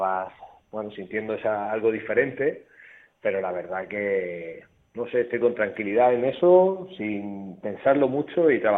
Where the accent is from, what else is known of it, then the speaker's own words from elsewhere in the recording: Murcia, Region of Murcia, Spain; Allí en mi tierra, en Murcia, era profesor y compaginaba ambas cosas.